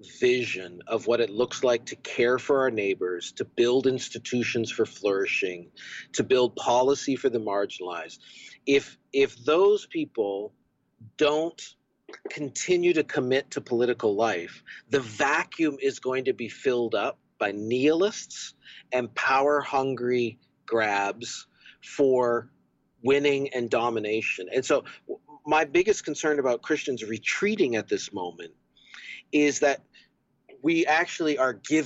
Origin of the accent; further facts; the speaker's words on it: Canada; now in United States; As a Canadian, the sort of single issue politics of abortion in the United States has just always befuddled me.